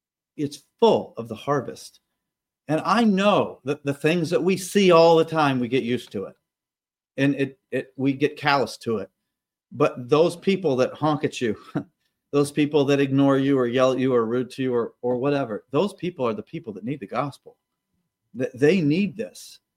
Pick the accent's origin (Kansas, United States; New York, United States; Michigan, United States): Kansas, United States; I grew up in Kansas. There's a lot of people in Kansas that they're custom croppers